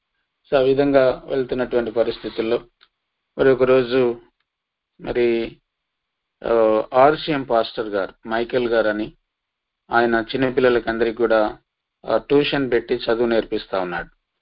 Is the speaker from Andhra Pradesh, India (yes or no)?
yes; Vempenta, Andhra Pradesh, India; నంద్యాల జిల్లాలో మరి పాములపాడు మండలము అనేటువంటి మండలం దగ్గర వేంపెంట గ్రామం మా స్వస్థలం.